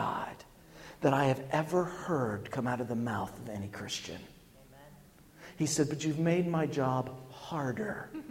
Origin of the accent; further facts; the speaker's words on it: West Virginia, United States; I'm from West Virginia. We fry it there.